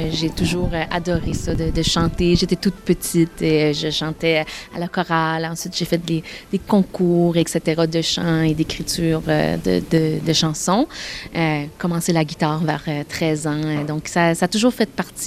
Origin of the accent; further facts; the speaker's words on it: Acadia, Canada; quand on vient de l'Acadie, ben, on a notre façon de parler, de voir les choses, on a notre culture